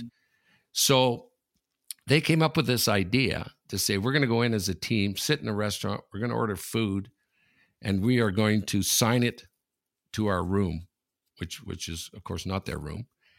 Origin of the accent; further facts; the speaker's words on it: Sudbury, Ontario, Canada; And Ronnie's from my hometown, from Sudbury.